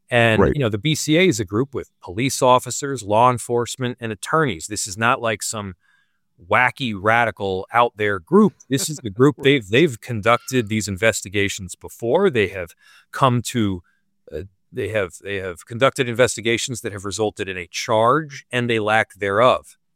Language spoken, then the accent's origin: English; East Coast, United States; now in Minneapolis, United States; keep in mind, I'm not from here in Minneapolis either. I'm a Jew from the East Coast.